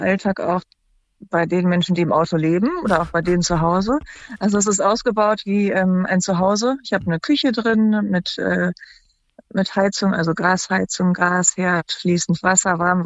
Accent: Cologne, North Rhine-Westphalia, Germany; also ich komme aus Köln

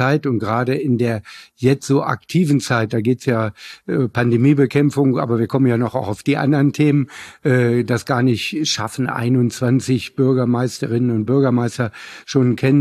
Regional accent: Hanover, Lower Saxony, Germany; das kann ich als Hannoveraner nur sagen. Und ich komme ja sogar aus dem Stadtteil Linden, das ist der Kultstadtteil.

